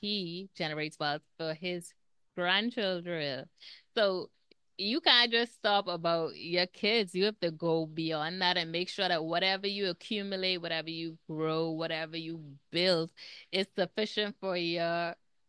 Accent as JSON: {"language": "English", "country": "Bahamas", "said": "I'm actually from the Bahamas, so I don't know if you heard the accent"}